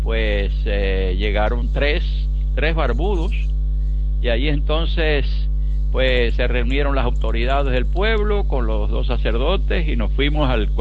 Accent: Camagüey, Cuba; born there; en la Catedral de Camagüey, en mi ciudad natal.

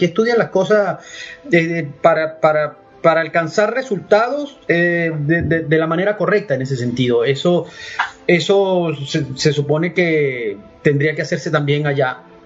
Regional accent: Valera, Trujillo, Venezuela; born there; Yo soy andino. Yo nací en una ciudad que se llama Valera, que es la puerta de los Andes, lo llaman.

